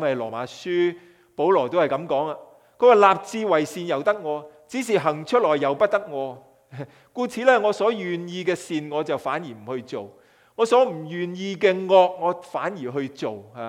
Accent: Kowloon, Hong Kong; 我们小的时候住在九龙的

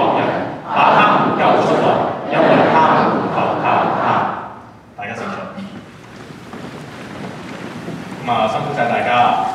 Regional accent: Hong Kong; 我哋香港人講出嚟，因為咧，好似講呢句説話咧，就係萬能噶喎

